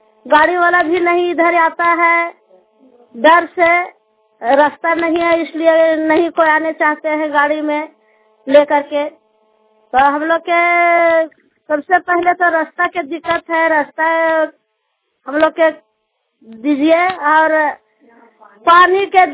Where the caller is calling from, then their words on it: Muktama, India; हम ग्राम मुक्तमा से बोल रहे हैं